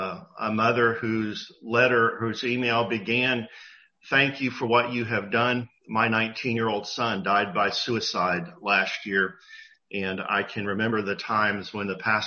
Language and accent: English; Florida, United States; You know, my personal journey, I grew up in South Florida. The churches that I attended were very conservative Southern Baptist churches.